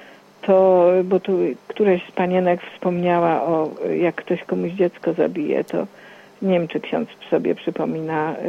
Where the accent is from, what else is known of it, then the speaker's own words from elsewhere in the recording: Wrocław, Lower Silesian Voivodeship, Poland; Jestem właśnie wrocławianką